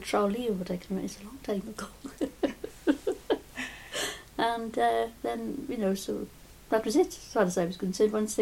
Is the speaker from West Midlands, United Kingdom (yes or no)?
no; Cwmfelin, Wales, United Kingdom; born there; I was born in Cwmfelin.